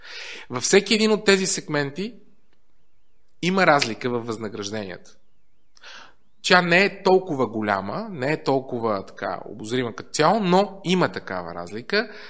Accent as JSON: {"language": "Bulgarian", "country": "Netherlands", "second_language": "Bulgarian", "lives_now": "Bulgaria", "said": "аз съм холандец"}